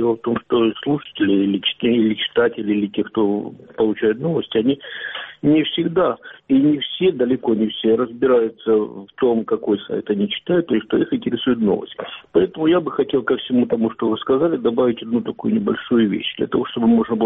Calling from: Kramatorsk, Donetsk Oblast, Ukraine; из Краматорска.

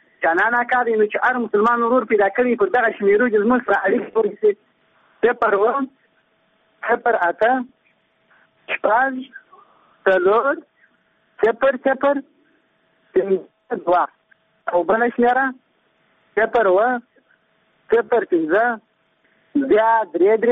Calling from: Helmand, Afghanistan; زه د هلمند ولایت اوسیدونکی یم

